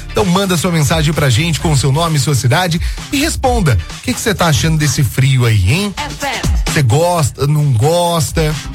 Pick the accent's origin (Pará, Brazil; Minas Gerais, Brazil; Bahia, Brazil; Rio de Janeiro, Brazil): Minas Gerais, Brazil; Itajubá; sou de Itajubá.